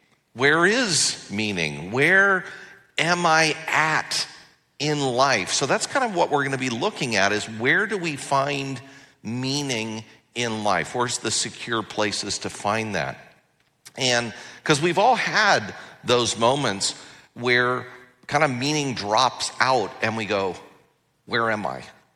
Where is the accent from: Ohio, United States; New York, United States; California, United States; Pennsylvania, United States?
California, United States; Los Angeles; I said, well, I'm from Los Angeles.